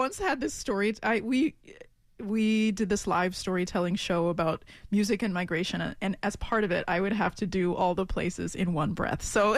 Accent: Brooklyn, New York, United States; New York, like growing up in Brooklyn, I was so surrounded by jazz.

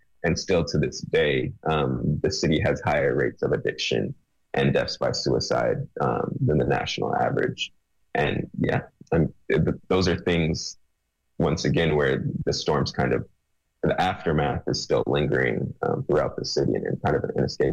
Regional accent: Los Angeles, California, United States; Yeah, I mean, for most people so I grew up in Los Angeles. I was not there during Katrina

